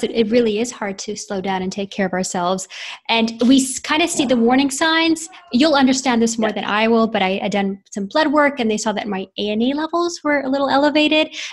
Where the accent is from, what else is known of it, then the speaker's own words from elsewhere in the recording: Canada; now in United States; I'm from Canada, where the laws are very different.